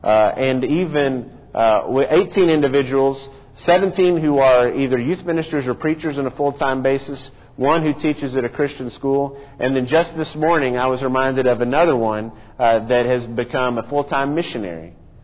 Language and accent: English; Memphis, Tennessee, United States; I grew up in the Memphis area, and a lot of people came to Memphis to see Graceland, to see where … lived, to see that place.